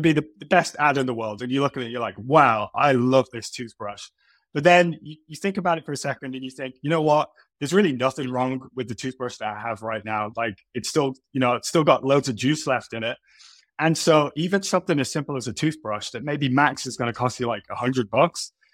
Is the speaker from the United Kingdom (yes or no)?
yes; United Kingdom; Yeah, well, I am British, so that is the reputation.